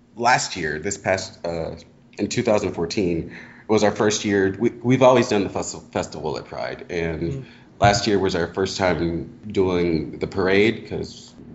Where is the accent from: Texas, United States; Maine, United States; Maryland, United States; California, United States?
Texas, United States; I was like, yeah, but we're from Texas, so we don't think about how big we actually are.